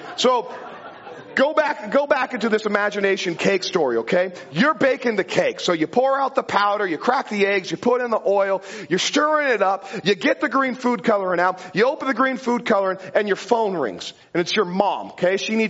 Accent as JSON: {"language": "English", "town": "Auburn", "region": "Washington", "country": "United States", "said": "I call it Seattle everywhere else because nobody knows where Auburn is. So I was like, I'm from Seattle."}